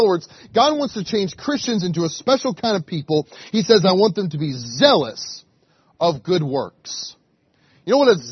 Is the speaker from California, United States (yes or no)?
no; Alabama, United States; I'm from Alabama where everybody, my wife and I kind of came into Alabama.